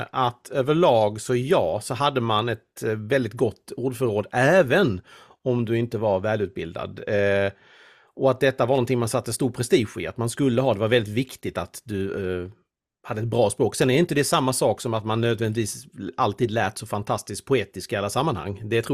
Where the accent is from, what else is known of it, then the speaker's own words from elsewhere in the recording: Sweden; Och som svensk känner jag mig väldigt så påmind om att även om jag tycker att jag är bra på engelska så nej, det är jag inte riktigt.